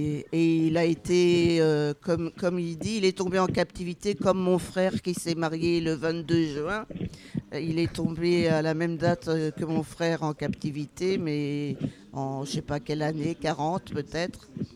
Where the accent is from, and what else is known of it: Montreuil, Île-de-France, France; born or raised there; also born or lived in Israel